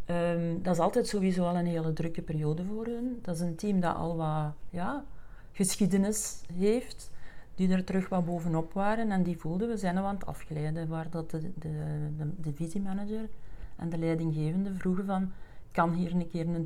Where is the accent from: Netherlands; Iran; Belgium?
Belgium; Flanders; We zijn Vlamingen, we zijn niet zo gelijk de Nederlanders.